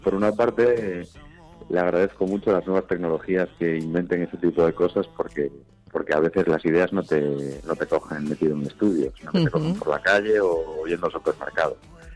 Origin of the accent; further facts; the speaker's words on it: Galicia, Spain; Pues está grabado en mi tierra, en Galicia, concretamente en la zona de Arrías Baixas.